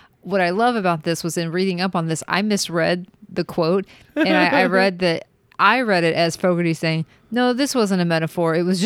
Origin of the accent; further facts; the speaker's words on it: Corsicana, Texas, United States; I think for me, growing up, that would have been like I'm from Corsicana, Texas, but sure.